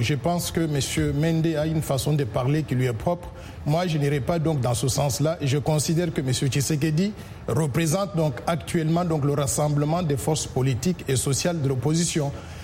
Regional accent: DR Congo; Mais en tant que Congolais, j'ai une cinquantaine d'années.

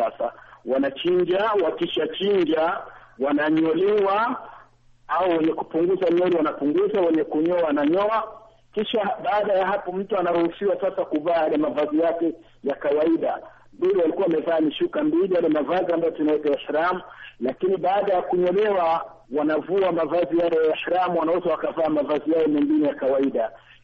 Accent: Burundi; watu ambao tunatokea Burundi huwa tunafanyia

